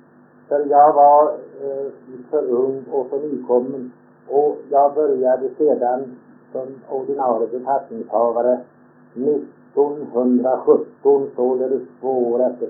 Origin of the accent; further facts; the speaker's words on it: Odela, Kalmar County, Sweden; Jag är född i Odela av Grönhögs församling den 21 oktober 1890. Jag fostrades upp hemma på Nyfiget och var där och gick i skolan.